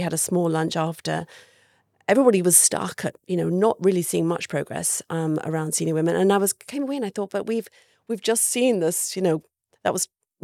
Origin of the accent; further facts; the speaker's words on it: United Kingdom; now in United States; I wanted to reply, I'm British.